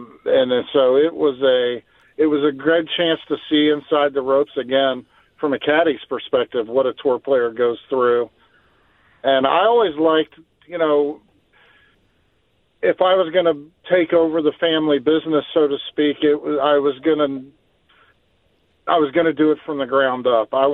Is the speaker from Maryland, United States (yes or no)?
yes; Beltsville, Maryland, United States; listen, I grew up in Beltsville, Maryland. I grew up in Calverton, in your area, you know, all around there. That's where my roots are.